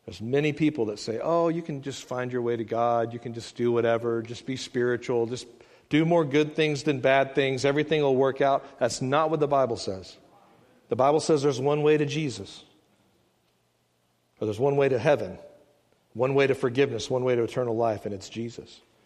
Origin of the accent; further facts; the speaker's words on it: Texas, United States; You know what? Even when I'm there, I'm still a Texan, or I'm still from Alney, if you'll have me.